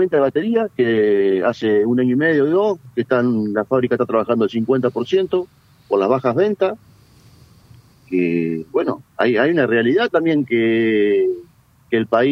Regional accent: Gualeguaychú, Entre Ríos, Argentina; Yo soy de Gualeguaychú, sí, sí.

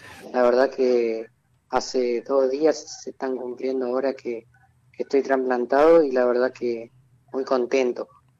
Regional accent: Crespo, Entre Ríos, Argentina; now in Aranguren, Argentina; Bueno, yo soy oriundo de Crespo, pero hace 13 años que vivo en Aranguren.

